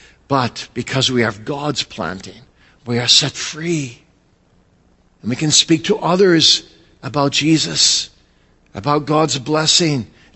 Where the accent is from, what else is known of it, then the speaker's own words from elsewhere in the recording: Kalamazoo, Michigan, United States; You know, I grew up in Kalamazoo, as you know